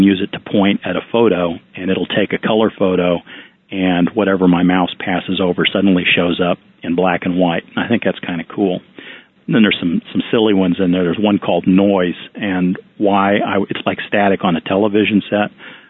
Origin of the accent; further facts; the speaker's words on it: United States; Being an American, everything's just under what it really is.